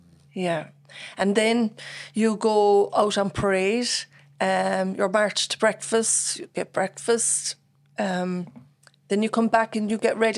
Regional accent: Bandon, Munster, Ireland; I'm from Bandon, born in St. Finbarr's in 1977 and born and reared in Bandon in Richmond Court, council estate, five of us in the family

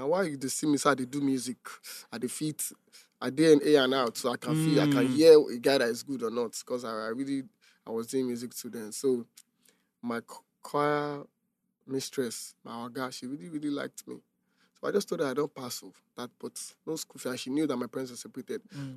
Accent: Ketu, Lagos, Nigeria; My environment, I grew up in Ketu, but I wasn't like a Ketu child.

